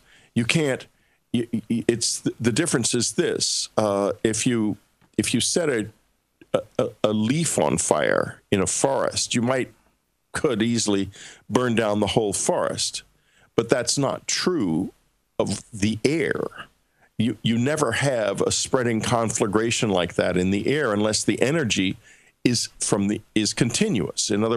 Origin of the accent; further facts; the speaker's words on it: Texas, United States; I've known Rick Perry's, being a Texan, I've known Rick Perry's political career for years